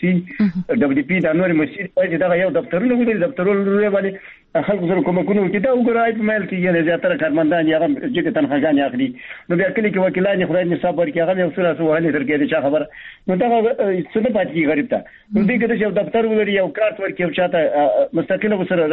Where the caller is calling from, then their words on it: Baghlan, Afghanistan; بغلان مې تماس نیولې مخترمه